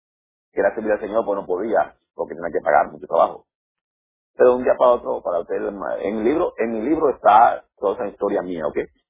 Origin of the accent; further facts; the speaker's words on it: Santa Marta, Magdalena, Colombia; la tierra mía, en la costa colombiana. Él era Valledupar, yo soy Santa Marta, Samario soy yo